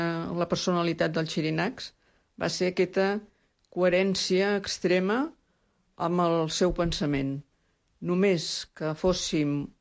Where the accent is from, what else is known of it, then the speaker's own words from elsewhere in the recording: Constantí, Catalonia, Spain; born there; now in Sant Quirze del Vallès, Spain; Vaig néixer a Constantí, però ja porto anys vivint a Sant Quirze del Vallès.